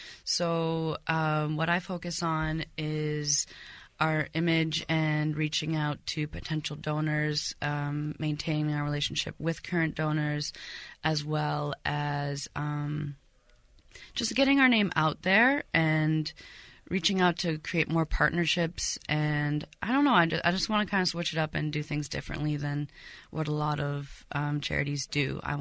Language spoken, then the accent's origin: English; Ontario, Canada; My Cornwall friends will be mad at me, but I'm not from there. I'd like to say I'm from Ontario because I've been moving around.